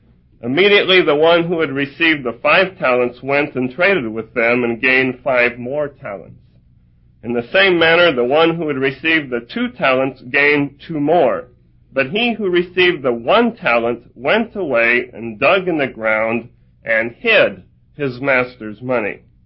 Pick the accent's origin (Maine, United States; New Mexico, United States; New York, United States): New Mexico, United States; I am from New Mexico, what we call the land of the enchantment, home of the roadrunner, tumbleweeds, Sandia Mountains, North America's longest aerial tramway, turquoise jewelry, luminarias, red chili, the double eagle hot air balloon, and a few other things.